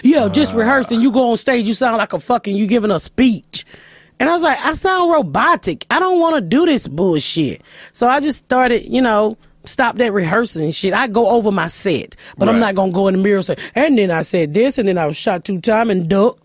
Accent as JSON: {"language": "English", "region": "Georgia", "country": "United States", "said": "Say like when I first moved from Georgia, and then I had this"}